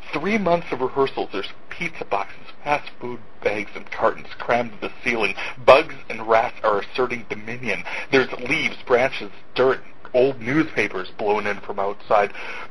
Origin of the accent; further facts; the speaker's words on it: North Dakota, United States; I am from North Dakota